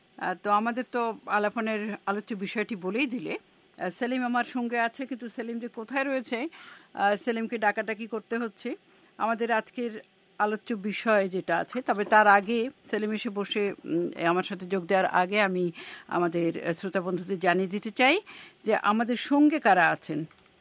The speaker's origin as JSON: {"language": "Bangla", "country": "Bangladesh", "said": "আমি যেহেতু বাংলাদেশ থেকে এসেছি"}